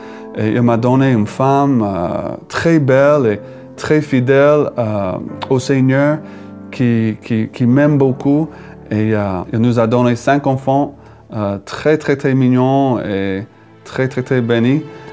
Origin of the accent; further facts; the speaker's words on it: Philadelphia, Pennsylvania, United States; Je viens de Philadelphie en Pennsylvanie aux États-Unis. Mes parents se sont séparés quand j'avais 3 ans.